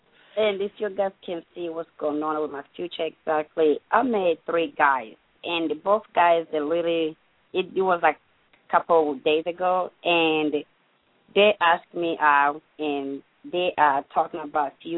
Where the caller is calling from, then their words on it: Ohio, United States; calling by Ohio.